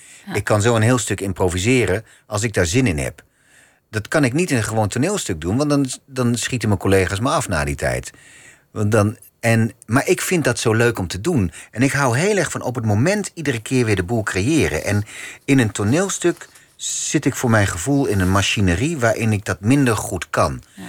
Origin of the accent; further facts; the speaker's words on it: Groningen, Netherlands; accent: Gronings; first language Gronings; Dutch is a second language; Dat, ja, dat is echt, dat, ja, dat is mijn moedertaal. Ja. Nederlands is voor mij aangeleerd.